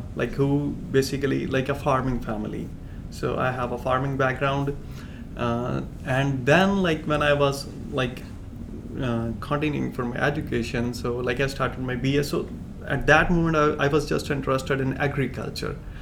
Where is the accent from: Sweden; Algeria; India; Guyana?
India; now in United States; Basically, I'm from India. And now I'm a PhD student at South Dakota State University